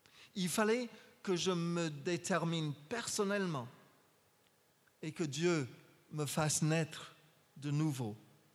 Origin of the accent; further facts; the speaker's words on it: Paris, Île-de-France, France; je viens de Paris 20e. J'habite à Saint-Fargeau et je suis membre de l'église de Paris Télégraphe.